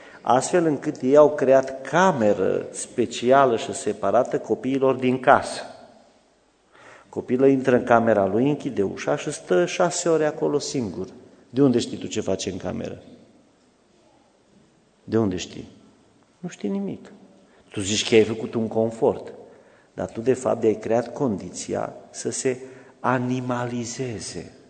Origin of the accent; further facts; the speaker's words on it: Solovăstru, Mureș County, Romania; Eu am crescut în Solovăstru, un sat de oameni simpli, țărani, așa sunt și eu, și noi am crescut toți într-o cameră.